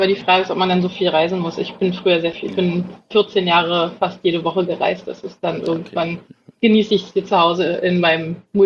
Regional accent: Berlin, Germany; Ich bin Berlinerin

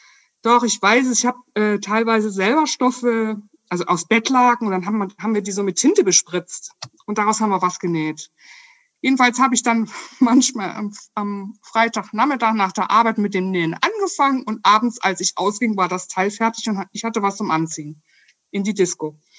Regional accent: Saxony, Germany; born or raised there; also born or lived in Crivitz

